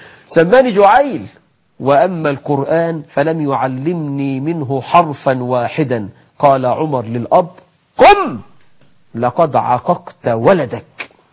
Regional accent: Egypt; تخيل عندنا في مصر واحد مسمي ابنه جحش

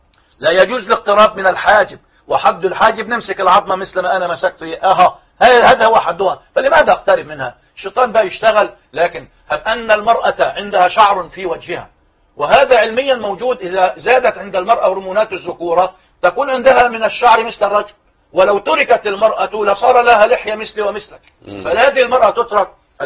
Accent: Egypt; لو أن عددنا كمصريين

